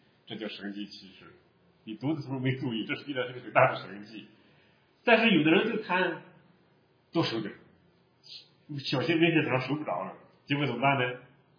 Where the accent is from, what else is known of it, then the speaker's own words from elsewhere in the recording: Chengdu, Sichuan, China; 相当于我们成都人到这儿来说，怎么买不到辣子，买不到花椒啊